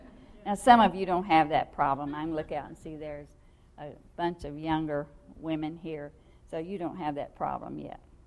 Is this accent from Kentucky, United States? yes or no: yes; Kentucky, United States; You know, I'm from Kentucky, so we have a strange accent.